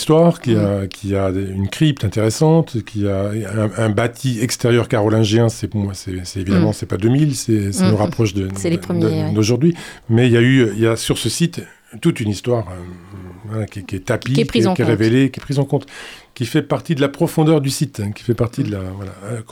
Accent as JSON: {"language": "French", "town": "Angers", "region": "Pays de la Loire", "country": "France", "tie": "born or raised there", "said": "Moi, je suis d'Angers. Ma première rencontre avec l'art, c'était les affiches."}